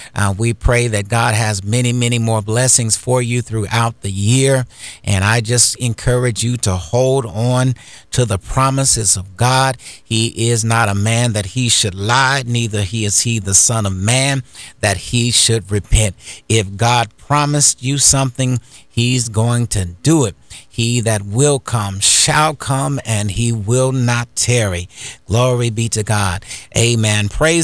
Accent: Indiana, United States; now in Florida; I'm from Indiana, and sometimes I miss the snow.

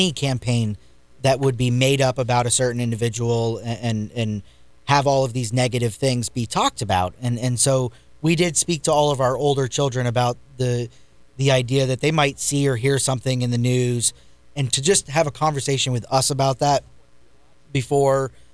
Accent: New England, United States; now in Brevard, United States; I hail from New England. We moved to Brevard about 9 years ago.

